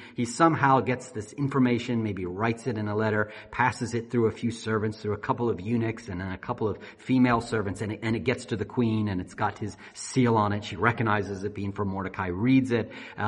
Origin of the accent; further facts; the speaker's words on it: United States; moved away as an adult; I grew up in the United States. I'm 40 now, so 41. So all these years, since then, I've lived on this side of the Atlantic.